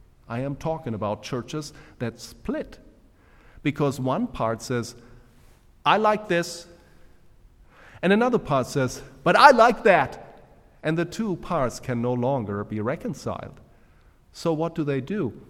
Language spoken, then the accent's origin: English; Germany; I was always appalled when I grew up in Germany.